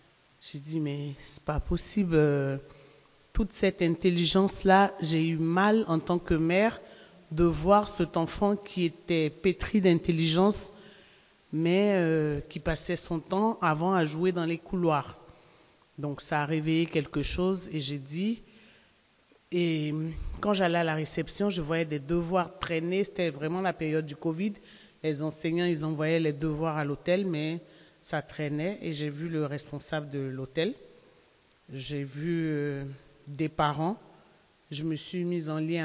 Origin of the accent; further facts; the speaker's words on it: Côte d’Ivoire; moved away as an adult; now in France; Je suis ivoirienne, donc originaire de la Côte d'Ivoire. Il y a 8 ans, je me suis retrouvée en France, touriste, avec mes enfants